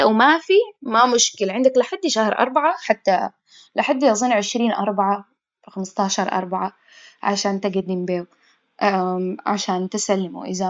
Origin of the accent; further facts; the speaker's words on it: Sudan; now in Italy; لكن الحاجة الكويسة إنه إحنا من السودان